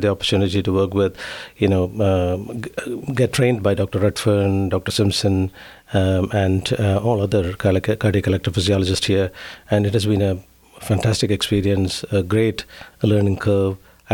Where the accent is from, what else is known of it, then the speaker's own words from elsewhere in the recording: Kerala, India; born there; also born or lived in Chennai; I'm from South India, a state called Kerala. It's a very beautiful state known for its natural beauty, backwaters, and cultural diversity. So I was born there, and then I moved to a place called Chennai.